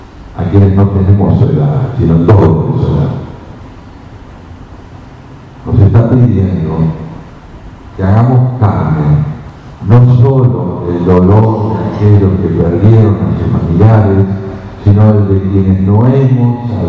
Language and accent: Spanish; Argentina; Somos judíos los que somos argentinos